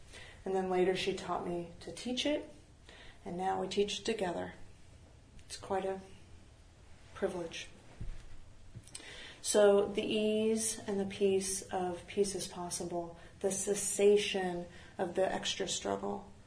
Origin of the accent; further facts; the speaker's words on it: California, United States; I grew up in Marin. I know this place. I know this place.